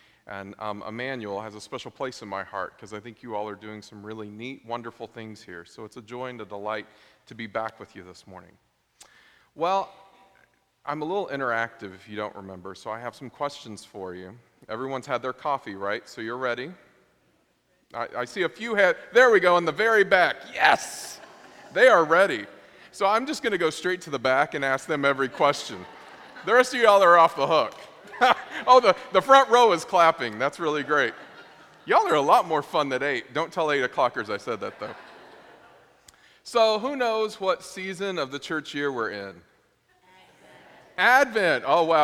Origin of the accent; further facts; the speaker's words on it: Oklahoma City, Oklahoma, United States; This past week, I was actually in Oklahoma City, which is my hometown, and it's actually a small miracle I'm here with you today.